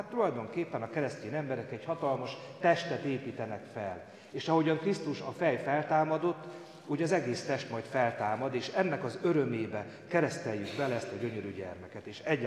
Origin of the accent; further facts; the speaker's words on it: Hungary; mi itt élünk, Magyarországon születtünk, magyarok vagyunk, kész.